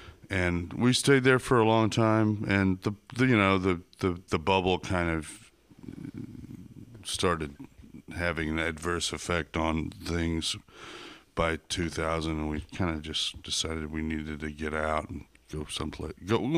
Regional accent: New Mexico, United States; also born or lived in Texas; I was born and raised in Texas and New Mexico, and I went to college in New Mexico, so I'm New Mexican.

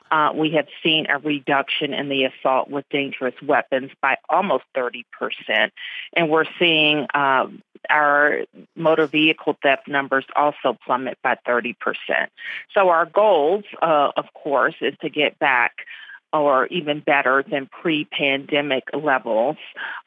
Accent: Washington, District of Columbia, United States; you know, I'm born and raised in Washington, D.C. I've seen D.C. at the worst of times.

